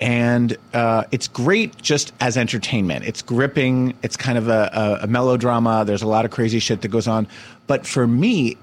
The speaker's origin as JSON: {"language": "English", "town": "Summit", "region": "New Jersey", "country": "United States", "tie": "born or raised there", "said": "which has some similarities to my hometown of Summit, New Jersey, in that, you know, it was a very comfy sort of country club town."}